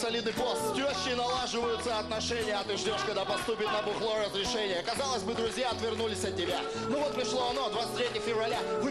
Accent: Bobrov, Voronezh Oblast, Russia; Я вырос в гангстерских районах Боброва. Короче, я просто вырос в Боброве.

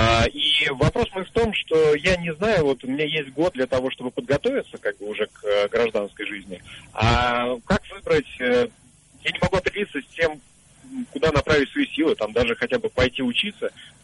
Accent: Moscow, Russia; я из Москвы, и я военнослужащий.

